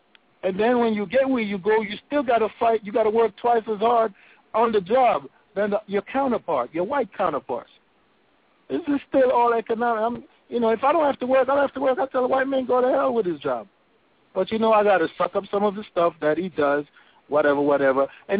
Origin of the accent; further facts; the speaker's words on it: Jamaica; I was born and raised in Jamaica